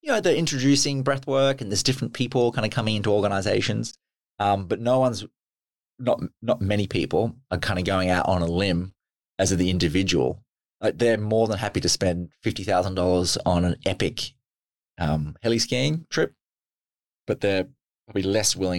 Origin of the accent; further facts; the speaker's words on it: Australia; as an Australian